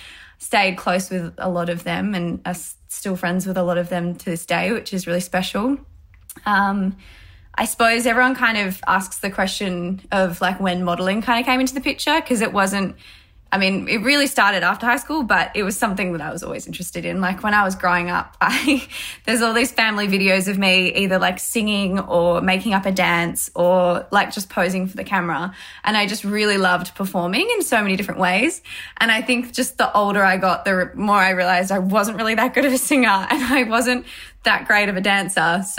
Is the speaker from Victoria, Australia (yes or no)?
yes; Melbourne, Victoria, Australia; I grew up here in Melbourne and I went to two public schools, both primary school and high school were both public schools. Didn't move around much. I lived in my family house for about 18 years of my life.